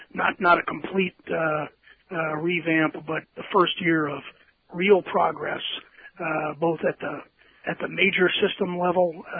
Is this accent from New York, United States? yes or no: yes; Brooklyn, New York, United States; Born and raised in New York City, Brooklyn, New York, and went to school upstate New York in the in the land of lake effect snow